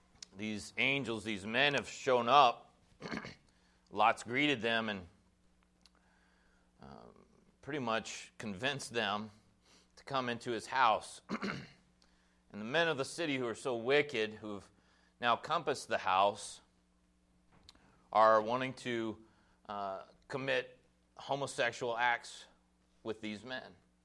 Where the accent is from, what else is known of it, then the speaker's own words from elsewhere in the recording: Texas, United States; I'm from Texas.